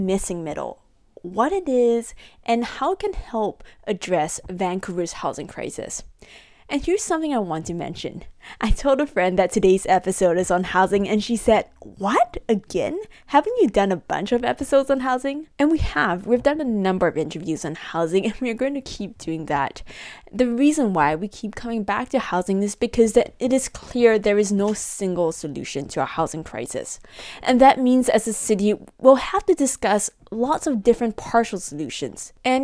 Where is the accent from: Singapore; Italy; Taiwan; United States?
Singapore; born there; so I was born in Singapore and the entire island is covered in apartment buildings.